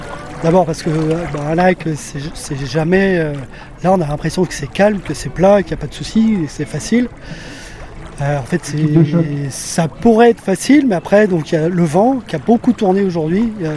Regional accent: Normandy, France; j'ai 56 ans. Je vis en Île-de-France. Je suis normand d'origine, francilien par contrainte.

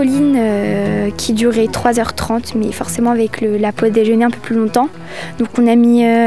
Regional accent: Normandy, France; j'ai 13 ans. Je viens de Normandie

